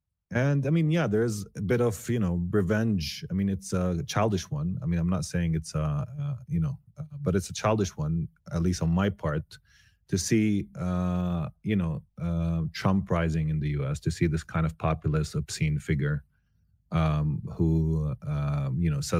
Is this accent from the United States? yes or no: no; Palestine; Well, I mean, when we were growing up in Palestine